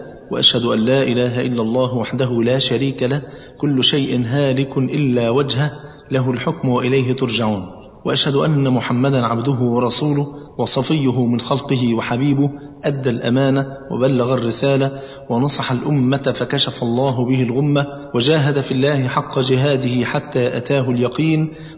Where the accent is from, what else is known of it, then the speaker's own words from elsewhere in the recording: Egypt; انا عن نفسي هتكلم عن بلدنا مصر مثلا